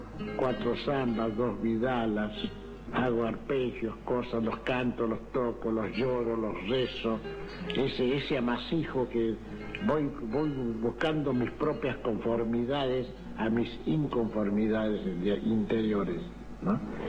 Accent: Tucumán, Argentina; Yo a veces pienso en mi tierra continuamente, ¿no?

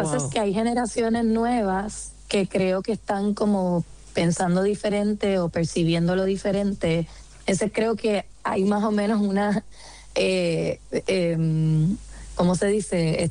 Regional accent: Puerto Rico; lo que somos los puertorriqueños

